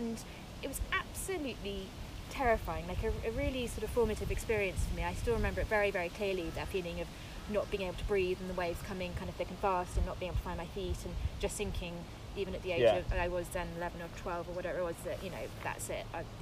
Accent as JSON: {"language": "English", "region": "Wales", "country": "United Kingdom", "tie": "born or raised there", "said": "I grew up in Wales."}